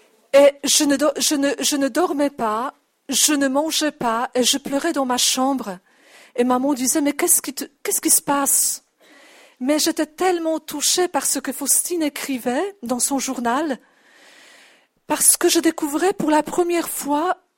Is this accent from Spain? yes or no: no; Poland; French is a second language; moved away as an adult; now in France; je suis polonaise, j'ai 47 ans. Je suis depuis 19 ans à la communauté des Béatitudes.